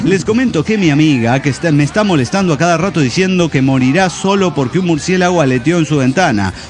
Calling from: Cochabamba, Bolivia; de Cochabamba, Bolivia.

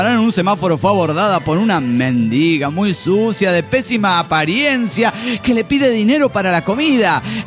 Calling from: Ciudad Juárez, Chihuahua, Mexico; de Ciudad Juárez, México

